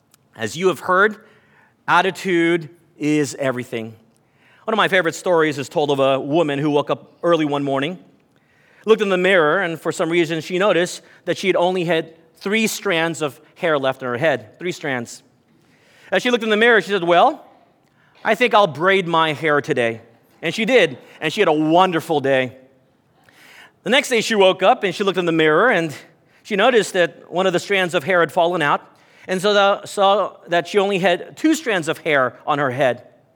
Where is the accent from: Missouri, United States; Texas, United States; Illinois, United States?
Texas, United States; although I'm a big guy, growing up in Texas, born and bred on Texas meat, I get over there and I'm a giant.